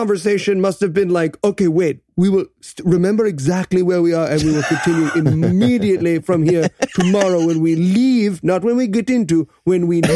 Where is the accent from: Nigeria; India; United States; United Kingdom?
Nigeria; English is a second language; I'm Nigerian. I don't know if you guys know.